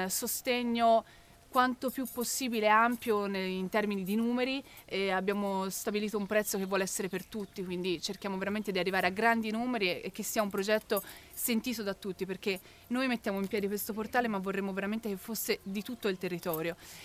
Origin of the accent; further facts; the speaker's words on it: Florence, Tuscany, Italy; vengo da Firenze anche io, sono una giornalista